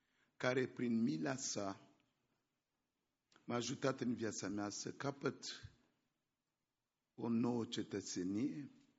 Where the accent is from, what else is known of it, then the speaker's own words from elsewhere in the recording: Central African Republic; Romanian is a second language; sunt din Republica Centrafricană. E chiar în mijlocul Africii.